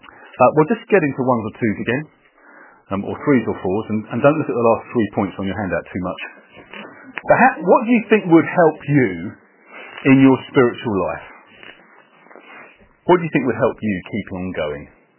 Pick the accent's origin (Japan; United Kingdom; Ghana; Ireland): United Kingdom; We're not very good at that as British people, are we?